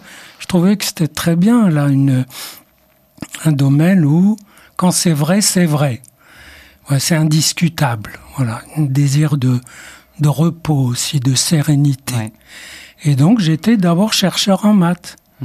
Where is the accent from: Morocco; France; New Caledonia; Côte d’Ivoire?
Morocco; Marrakesh, Marrakesh-Safi; born there; first language Arabic; French is a second language; moi je suis né à Marrakech, dans la Médina. Et ma langue d'origine, ma langue maternelle, c'est l'arabe, teinté d'hébreu biblique. Ma langue culturelle, c'est la Bible. Et ensuite, j'ai appris le français.